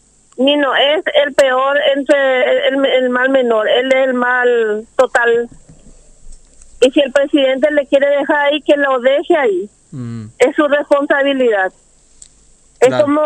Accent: Capiatá, Central, Paraguay; Yo soy de Capiatá.

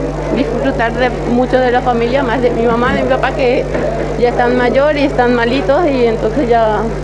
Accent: Spain; Sí, española.

